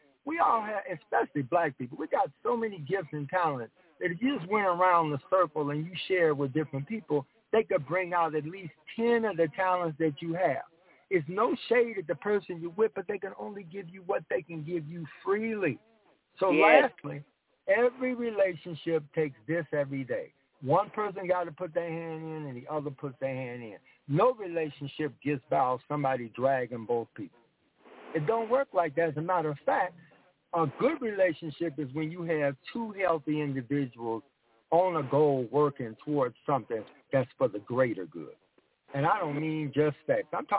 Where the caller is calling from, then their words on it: Chicago, Illinois, United States; From Chicago, you know, the old hood, Stateway Gardens, PCs and all of that.